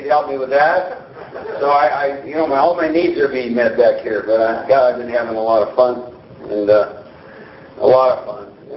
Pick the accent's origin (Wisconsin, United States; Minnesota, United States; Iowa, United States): Iowa, United States; I was born and raised in the Midwest, a state called Iowa. Lived on a farm for 10 years of my life, went to town once a month, and age 10 moved to a town of 3,000